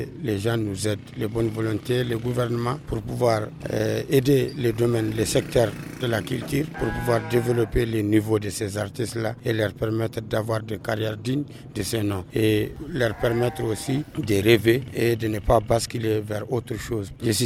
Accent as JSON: {"language": "French", "town": "Timbuktu", "region": "Timbuktu Region", "country": "Mali", "said": "Je suis de Tombouctou."}